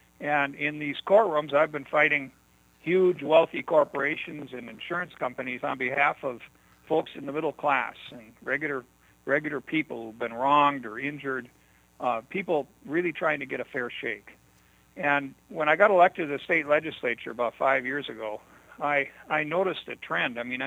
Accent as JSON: {"language": "English", "town": "Eau Claire", "region": "Wisconsin", "country": "United States", "tie": "born or raised there", "said": "Well, you know, I grew up in Eau Claire."}